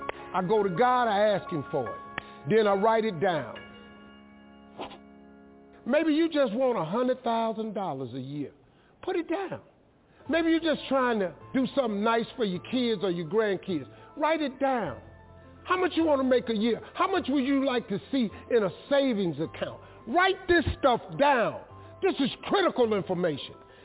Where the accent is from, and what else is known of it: Welch, West Virginia, United States